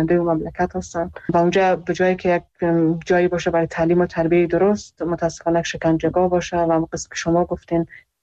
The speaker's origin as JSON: {"language": "Persian", "country": "Iran", "tie": "born or raised there", "said": "خودم در ایران بزرگ شدم، من اونجا درس خوندم"}